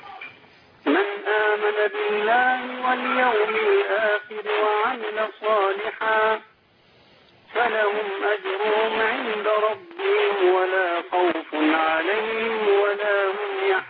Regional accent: Egypt; moved away as an adult; now in Libya; انا مصري وعايش في ليبيا شغال في ليبيا.

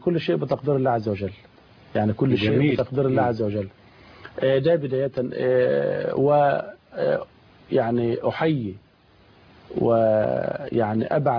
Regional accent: Egypt; إحنا كلنا مصريين، وكلنا ولاد بلد واحدة

